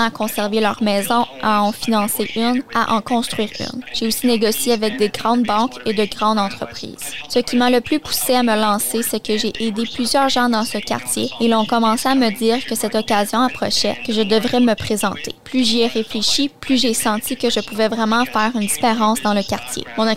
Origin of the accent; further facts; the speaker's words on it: Ottawa, Ontario, Canada; Je suis né à Ottawa et j'y ai toujours vécu.